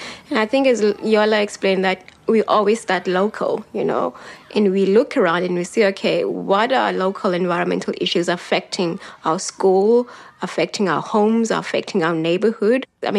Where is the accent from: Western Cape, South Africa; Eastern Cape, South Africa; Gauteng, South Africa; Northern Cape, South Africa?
Western Cape, South Africa; Gugulethu; I grew up in Gugulethu